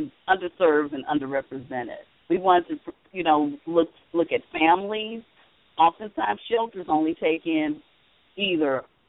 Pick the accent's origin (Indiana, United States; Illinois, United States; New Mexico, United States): Illinois, United States; Chicago; I'm going to Chicago. My hometown.